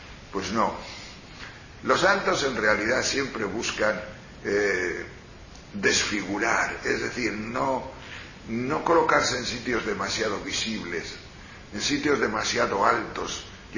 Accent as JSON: {"language": "Spanish", "town": "Peñalver", "region": "Castilla-La Mancha", "country": "Spain", "lives_now": "Móstoles, Spain", "said": "yo salí de Peñalver, pues la verdad es que Peñalver era mucho Peñalver. Y de repente a Móstoles, y además no sabíamos ni a lo que veníamos"}